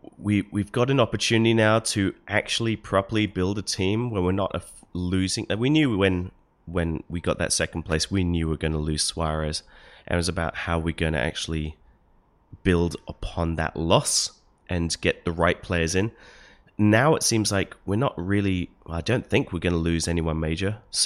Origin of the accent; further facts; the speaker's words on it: New Zealand; It's kind of what I was like when I grew up in New Zealand.